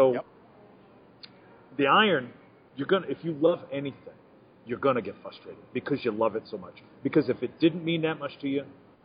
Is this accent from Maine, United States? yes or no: yes; Maine, United States; It reminds me of growing up in Maine where you had to work and move and lift and haul and chuck this and that.